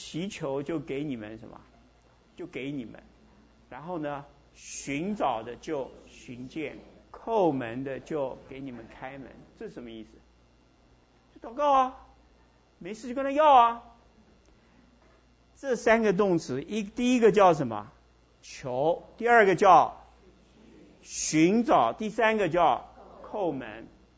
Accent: China; 我们中国人讲福，那是很容易懂的

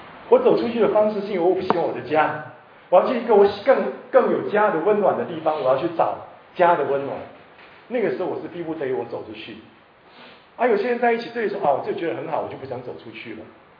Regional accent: Singapore; 这就是我们新加坡人的特色

